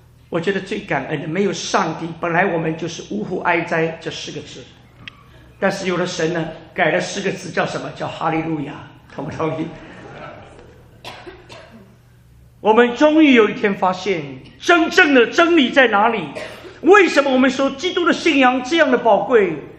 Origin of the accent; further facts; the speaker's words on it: China; 对我们华人来说，对我们中国人来说，我们什么都经历过，